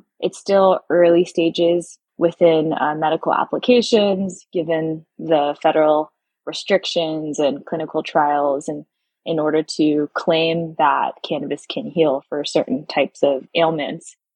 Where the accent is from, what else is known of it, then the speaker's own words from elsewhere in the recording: San Francisco, California, United States; I grew up in San Francisco, and my brother got in trouble for having, you know, weed in his car at one point by my mom. But where I went to high school, I went to Lowell